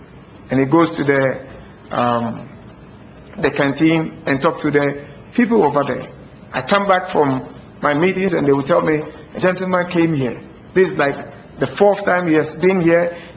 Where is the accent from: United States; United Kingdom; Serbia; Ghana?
Ghana; I come from Ghana.